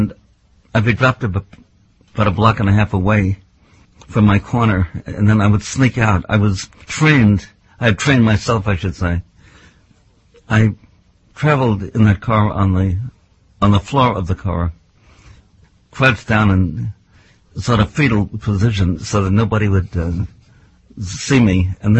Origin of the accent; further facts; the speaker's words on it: Los Angeles, California, United States; also born or lived in New York City; I'm really a California boy, and I'm an L.A. high school boy. I went out there when I was a child. I was born in New York City, but I had no memory of New York.